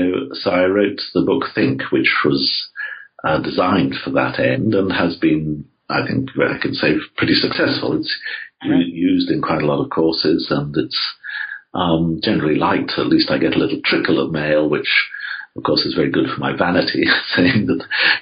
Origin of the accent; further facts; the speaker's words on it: England, United Kingdom; I grew up in England, as you can no doubt tell from my voice.